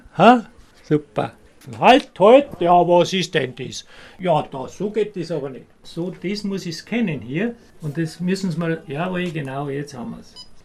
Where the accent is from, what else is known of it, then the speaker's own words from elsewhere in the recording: Oberstdorf, Bavaria, Germany; weil ich war im Winter in Oberstdorf, da wo ich herkomme aus dem Bundesland